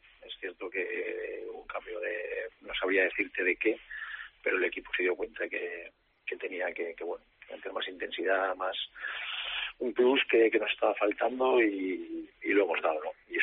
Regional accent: Aragon, Spain; Hombre, porque yo soy un maño

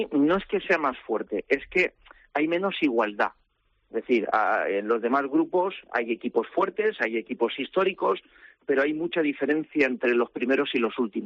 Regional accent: Alicante, Valencian Community, Spain; yo soy alicantino y sé cómo es la afición de Alicante

